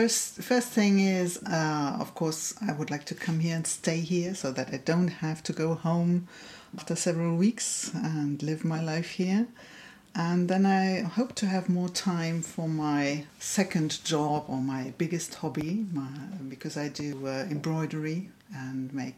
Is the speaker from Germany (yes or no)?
yes; Hesse, Germany; Yes, I'm from Germany, near Frankfurt.